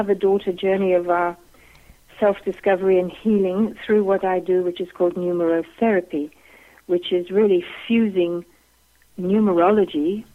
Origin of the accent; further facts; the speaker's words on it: South Africa; also born or lived in London; now in Vancouver Island, Canada; I do come from England. I was born in London. I was brought up in South Africa. That's probably why the accent is not Canadian. And I'm currently married to a Canadian and enjoy living here on Vancouver Island.